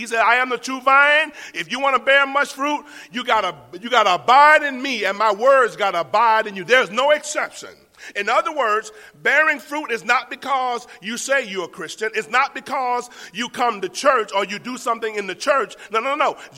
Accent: Florida, United States; For example, I grew up in Florida, and I never heard an orange struggling to produce a fruit.

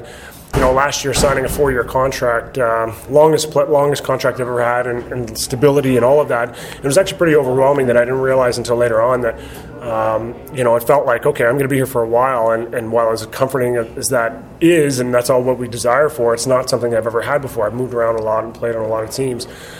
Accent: Toronto, Ontario, Canada; And I grew up in Toronto where everyone was Leaf fans, and I was a Red Wing fan.

